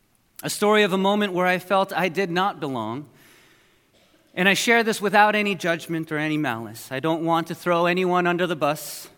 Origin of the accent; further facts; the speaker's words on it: New Jersey, United States; also born or lived in Toronto, Canada; as a Korean North American, and I say North American because, in fact, I was born in Toronto, Canada. Woohoo! But I lived in the majority of my life in the great state of New Jersey.